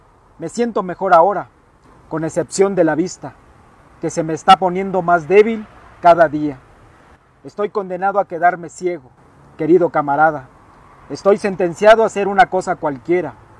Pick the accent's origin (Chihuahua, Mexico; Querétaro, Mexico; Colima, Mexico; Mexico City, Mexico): Mexico City, Mexico; Coyoacán; de los Pedregales de Coyoacán